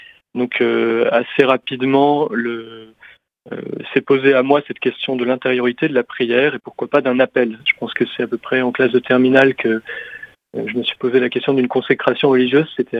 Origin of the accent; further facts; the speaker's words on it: Clermont-Ferrand, Auvergne-Rhône-Alpes, France; born there; Je suis né en Auvergne, à Clermont-Ferrand, donc dans une famille catholique, donc éducation chrétienne